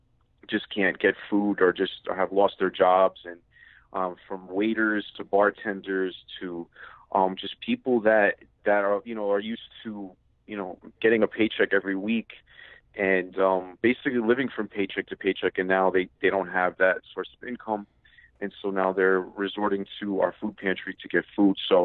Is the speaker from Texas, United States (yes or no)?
no; New York City, New York, United States; born and raised in New York. Just been my parents. My mom is the executive director of an organization called the Father's Heart Ministries, and so I've been there for 33 years since I was born, just in and out, in the East Village of Manhattan